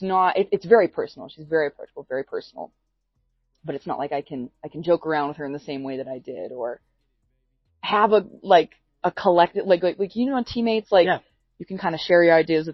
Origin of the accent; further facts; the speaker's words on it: Utah, United States; we are home back in Utah. It is Return of the Royalty. And I could not be more excited to play in my home state.